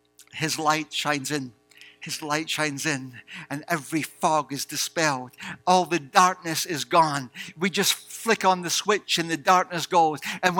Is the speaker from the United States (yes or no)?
no; Scotland, United Kingdom; I was brought up in Scotland and we used to live there, right on the coast, by the North Sea. It was a very beautiful place. Across the water, we could literally see Edinburgh Castle.